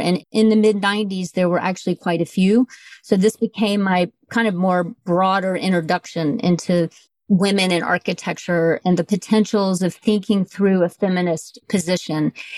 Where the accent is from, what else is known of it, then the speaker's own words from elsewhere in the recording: Atlanta, Georgia, United States; So I am from Atlanta, Georgia. I had very strong female role models in my family